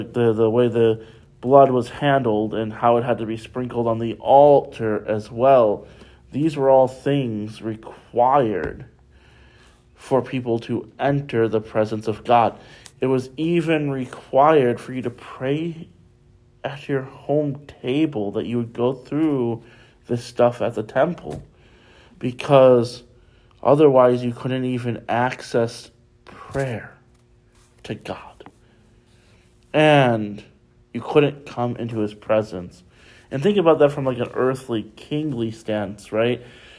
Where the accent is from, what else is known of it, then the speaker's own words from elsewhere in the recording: Illinois, United States; I grew up in Illinois, so he wasn't the president yet, but President Obama was senator for the state of Illinois.